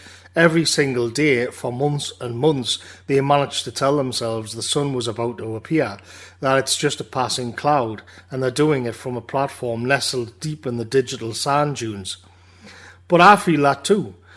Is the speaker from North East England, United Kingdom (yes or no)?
yes; North East England, United Kingdom; One of the problems with growing up in the Northeast and being working class is that usually you'd be taken on your summer holidays to the Northeast or some quiet spot in Northumberland